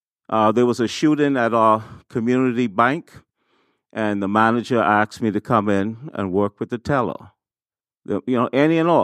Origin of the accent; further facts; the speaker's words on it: Bahamas; When we were kids, I grew up in the Bahamas.